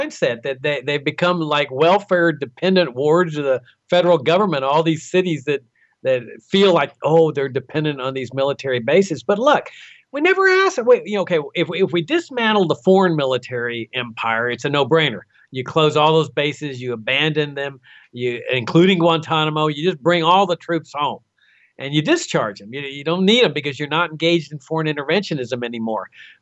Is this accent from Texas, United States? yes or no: yes; Laredo, Texas, United States; I grew up in Laredo, Texas. We had an Air Force base there